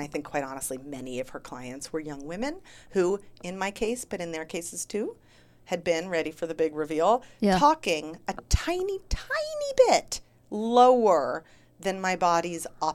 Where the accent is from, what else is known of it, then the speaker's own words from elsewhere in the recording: Santa Cruz, California, United States; back in my hometown in Santa Cruz, California.